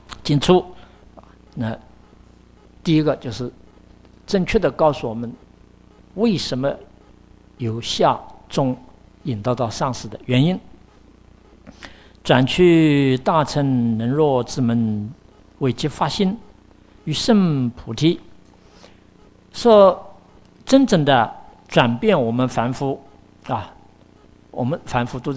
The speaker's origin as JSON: {"language": "Chinese", "country": "China", "said": "在我们中国人的传统的习惯当中，老法师是一个很尊敬的称呼"}